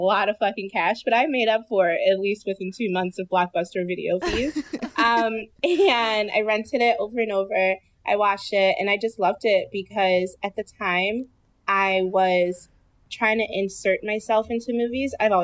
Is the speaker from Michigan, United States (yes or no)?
yes; Detroit, Michigan, United States; I'm from Detroit.